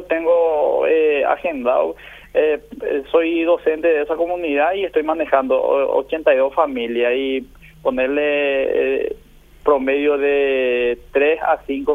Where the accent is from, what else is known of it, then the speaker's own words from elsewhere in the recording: Poroto, La Libertad, Peru; Yo soy de esa comunidad, soy de Poroto, nacido, criado y malcriado en Poroto.